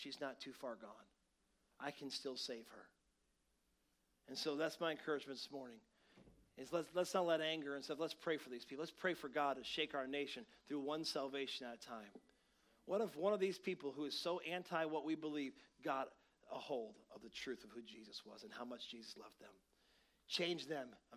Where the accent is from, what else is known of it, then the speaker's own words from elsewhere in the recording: Grand Rapids, Michigan, United States; she got a prominent Christian preacher from my hometown in Grand Rapids